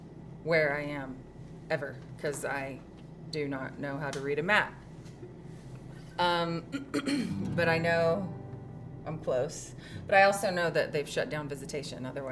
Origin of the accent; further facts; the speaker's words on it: Huntsville, Alabama, United States; now in Nashville, United States; because I live in Nashville now, but I'm from Huntsville, Alabama. It's where I was born.